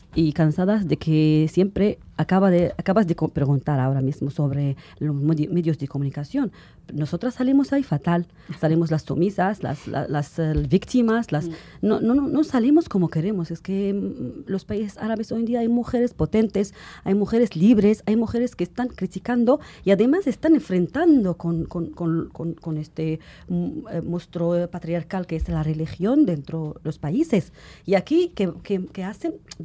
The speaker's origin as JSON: {"language": "Spanish", "country": "Morocco", "said": "muchas escritoras hoy en día en mi país, en Marruecos"}